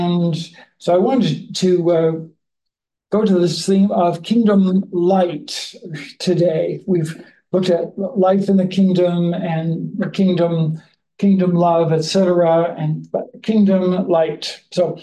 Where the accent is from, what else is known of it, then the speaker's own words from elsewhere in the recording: Virginia, United States; I'm from, and then we're from Virginia.